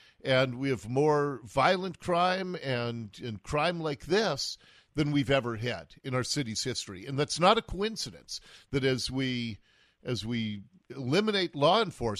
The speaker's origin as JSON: {"language": "English", "town": "Seattle", "region": "Washington", "country": "United States", "tie": "born or raised there", "said": "as I said, I grew up in Ballard. I remember when Ballard Avenue was the skid row of Ballard."}